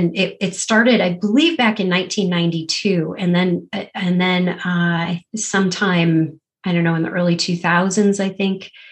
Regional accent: Avon, New York, United States; I would always say I was from Rochester because nobody knows Avon. I mean, town of 6,000 people, it's a little teeny small town.

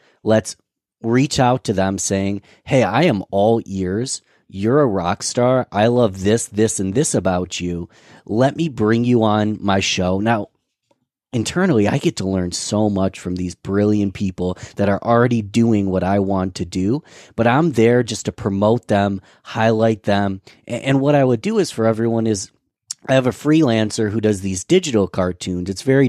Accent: Rochester, United States; I'm from Rochester, right, Stu?

